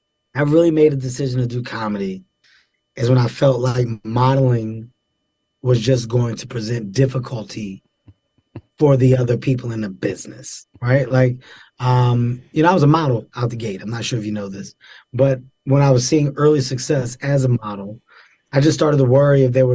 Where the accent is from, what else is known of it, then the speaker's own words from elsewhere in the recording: Thailand; now in United States; I grew up in Thailand.